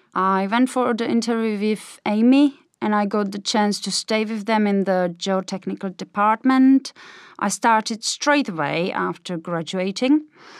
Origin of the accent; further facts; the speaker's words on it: southeast, Poland; I come from Poland, the southeast of Poland.